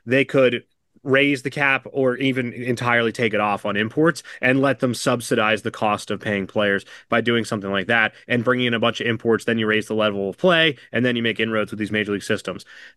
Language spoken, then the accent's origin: English; United States; I'm just an American guy who's never played baseball professionally and is not actually involved with the ABL at all.